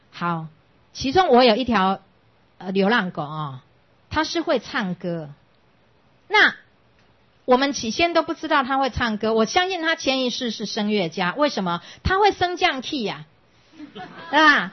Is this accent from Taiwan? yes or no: yes; Taiwan; 所以这就是为什么你我会出生在这个台湾，就是我们在台湾共同生活